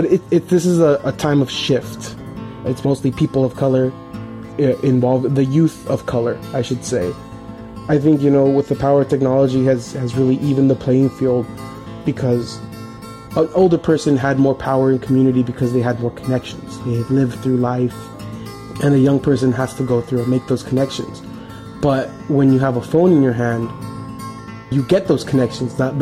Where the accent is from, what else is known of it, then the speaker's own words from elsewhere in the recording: Coachella, California, United States; I'm 25 years old, born and raised in Coachella, California.